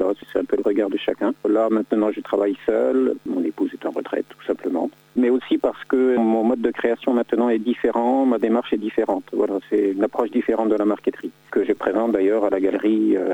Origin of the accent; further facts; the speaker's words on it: Brittany, France; born there; Et puis, en 1986, je suis rentré en Bretagne, là où je vis, mon pays natal.